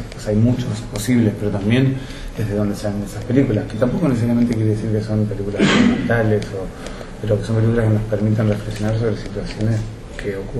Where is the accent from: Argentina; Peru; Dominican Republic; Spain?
Argentina; La Matanza, Buenos Aires Province; Bueno, yo soy de La Matanza.